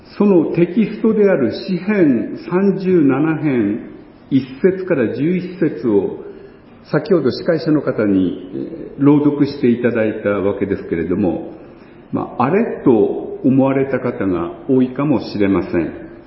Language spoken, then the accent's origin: Japanese; Yamagata, Japan; 私の出身地である山形には、山形弁の一つとしてこのじっとしているという意味のちょどするという言葉があるんですけれども、